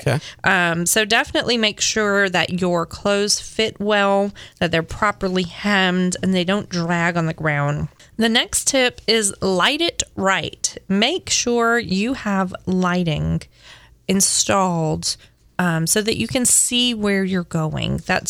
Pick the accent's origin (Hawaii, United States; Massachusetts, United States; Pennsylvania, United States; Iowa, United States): Hawaii, United States; I was born and raised in Hawaii. And so we don't wear shoes in the house.